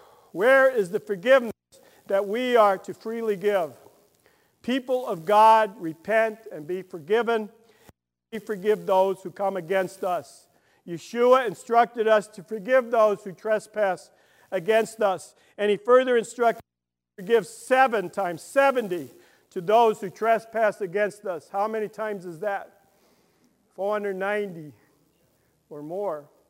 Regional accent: Brooklyn, New York, United States; I'm from Brooklyn, so I don't speak well.

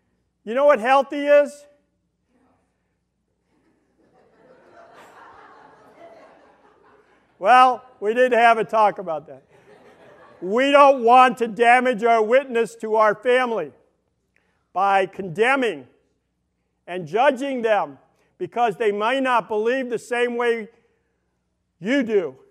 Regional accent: New York, United States; I'm from New York, have a hard time speaking.

